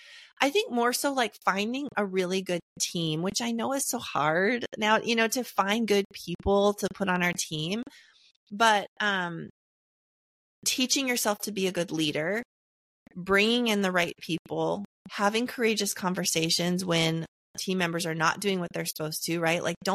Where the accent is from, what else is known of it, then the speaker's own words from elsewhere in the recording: North Dakota, United States; Yeah, I'm from North Dakota originally, though